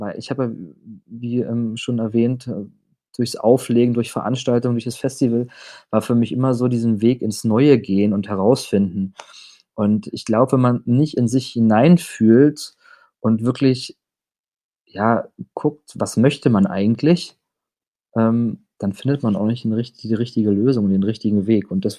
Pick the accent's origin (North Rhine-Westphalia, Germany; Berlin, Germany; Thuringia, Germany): Berlin, Germany; now in Innsbruck, Austria; weil ich bin Berliner und ich werde auch immer Berliner sein. Und Berlin ist immer meine Heimat. Innsbruck ist mein Zuhause.